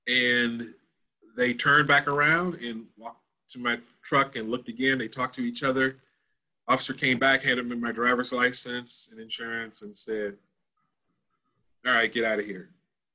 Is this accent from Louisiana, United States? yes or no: yes; Louisiana, United States; It's a 3-hour trek to my hometown. And I loaded everything in my truck, and I took the trek from North Louisiana down to South Louisiana.